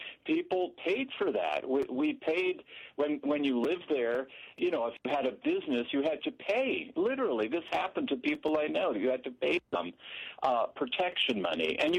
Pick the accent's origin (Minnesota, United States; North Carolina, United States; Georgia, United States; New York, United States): New York, United States; I grew up in New York, some of the worst crime families.